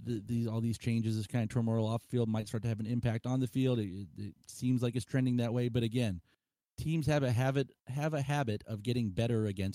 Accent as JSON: {"language": "English", "region": "Florida", "country": "United States", "tie": "born or raised there", "lives_now": "Sarasota, United States", "said": "I grew up in South Florida. I go to a lot of things in St. Pete. Live in Sarasota."}